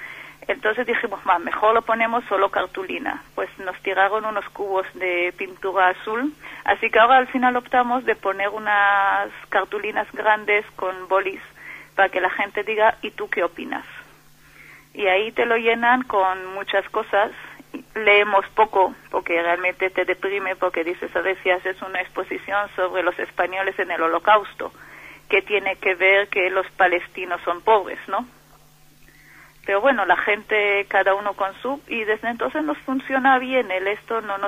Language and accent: Spanish; Israel; Spanish is a second language; cuando yo digo soy de Israel, sabéis dónde está el Israel